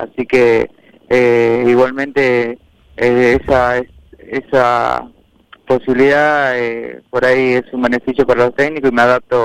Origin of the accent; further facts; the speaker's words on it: Azul, Buenos Aires Province, Argentina; tengo a mi ciudad natal Azul muy cerca